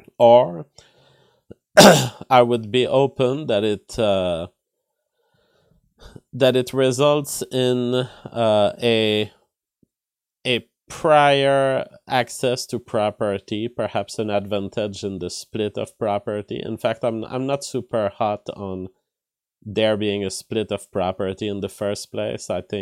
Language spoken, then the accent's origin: English; Quebec, Canada; also born or lived in Montreal; I am from Quebec originally. I lived in Quebec, Montreal during my biology studies.